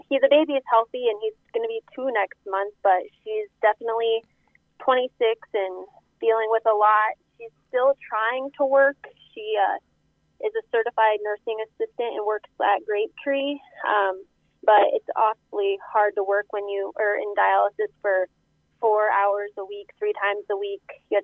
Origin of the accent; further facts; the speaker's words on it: Oneida, United States; So I'm from Oneida, and Emily's from Oneida. We actually were neighbors our entire pretty much childhood.